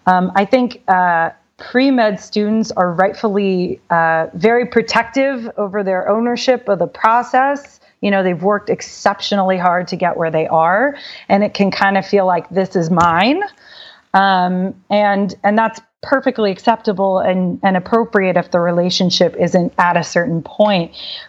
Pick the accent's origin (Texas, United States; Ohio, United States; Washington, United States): Texas, United States; Dallas; now in Miami, United States; I moved to Miami, knowing nobody. I didn't have a network there. We went to school in Boston. I'm from Dallas originally.